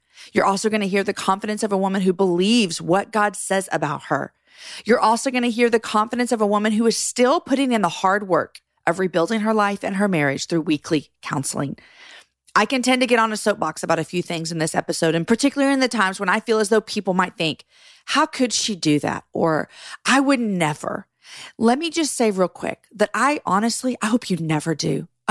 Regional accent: Missouri City, Texas, United States; I grew up in Missouri City.

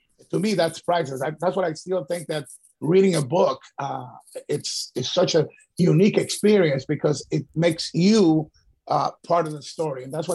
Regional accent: Ecuador; as a kid growing up in Ecuador, you waited for that magazine to come to the store.

